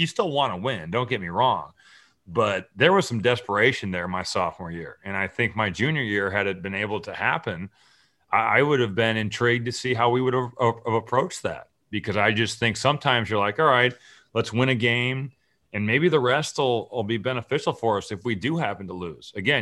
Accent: Valparaiso, Indiana, United States; I grew up in Valpo. I was a ball boy for Homer Drew.

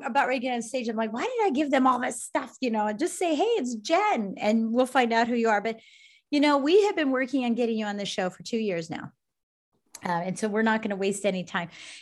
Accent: Colorado Springs, Colorado, United States; I'm from Colorado Springs, Colorado.

